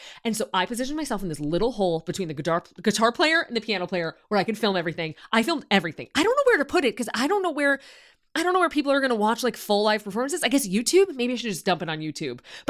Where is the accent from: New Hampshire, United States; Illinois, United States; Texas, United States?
Illinois, United States; I wasn't exposed to these things where I grew up in Illinois. I had never known about a seafood boil.